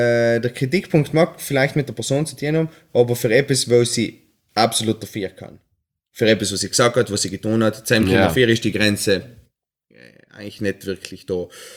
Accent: Trentino-Alto Adige, Italy; weil wir bei uns in Südtirol haben viel länger brauchen

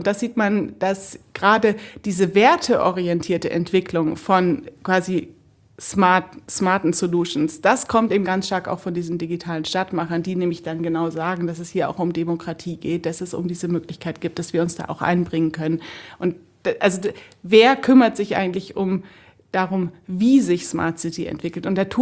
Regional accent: Munich, Bavaria, Germany; als Münchnerin, die ich bezeichne mich jetzt mal auch als Münchnerin

